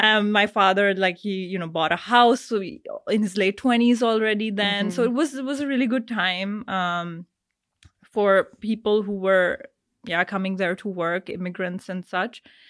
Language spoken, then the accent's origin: English; Delhi, India; I've had, an interesting upbringing, like growing up in India, in Delhi, and then doing my bachelor's in another like smaller city.